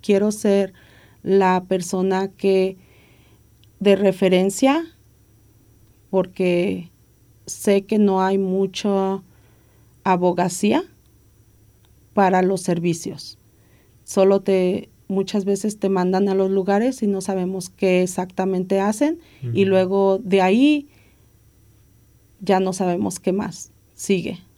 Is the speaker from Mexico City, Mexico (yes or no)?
yes; Mexico City, Mexico; yo soy de la Ciudad de México y yo hablo en doble sentido todo el tiempo